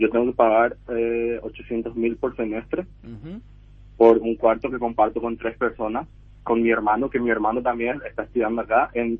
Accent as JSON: {"language": "Spanish", "town": "Mariano Roque Alonso", "region": "Central", "country": "Paraguay", "moved": "as an adult", "lives_now": "Russia", "said": "Tengo 22 años. Estoy en Rusia hace 2 años. En octubre fueron 2 años que estoy en Rusia."}